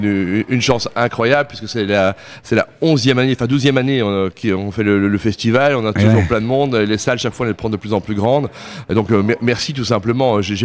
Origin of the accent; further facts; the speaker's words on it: Belgium; Parce que nous, on est belges, en fait